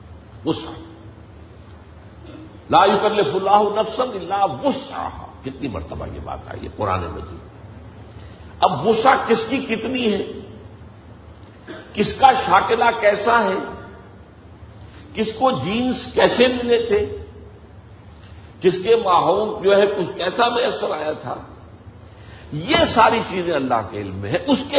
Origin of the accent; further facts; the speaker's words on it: India; born there; میں اگر ہندوستان میں پیدا ہوا تو میرا چوائس تو نہیں تھا،